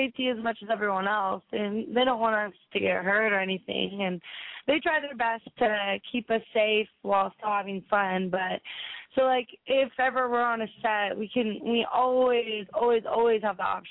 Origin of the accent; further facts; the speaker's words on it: Kansas, United States; I'm from Kansas, so most of the guys I know there don't have jobs